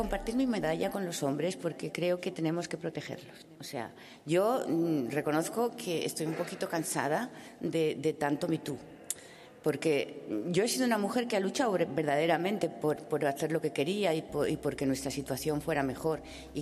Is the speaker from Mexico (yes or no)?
no; Spain; Todos mis viajes han hecho que me vuelva cada vez como más española, y me siento muy orgullosa de ser española y de defender mi país